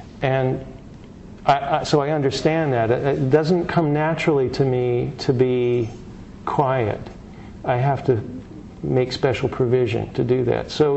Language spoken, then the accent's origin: English; Indiana, United States; And Indiana, my home state, is one of the major focuses one of the major centers for the manufacture of these big bus-type recreational vehicles.